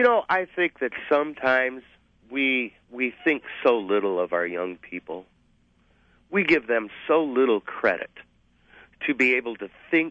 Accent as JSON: {"language": "English", "town": "Detroit", "region": "Michigan", "country": "United States", "tie": "born or raised there", "said": "I grew up in the Detroit area."}